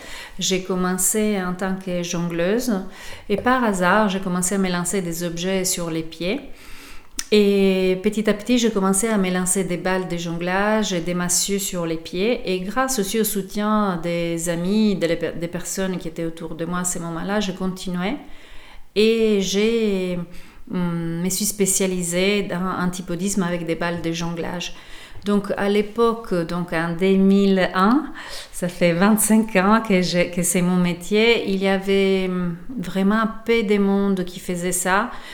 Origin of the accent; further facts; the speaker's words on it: Italy; French is a second language; Parce que je suis italienne, oui, mon accent, c'est pas pour rien.